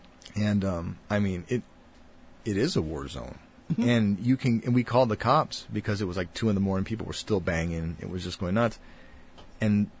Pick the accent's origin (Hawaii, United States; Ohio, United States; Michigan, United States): Hawaii, United States; Even as a Hawaiian, I do that, but people do not like it, right?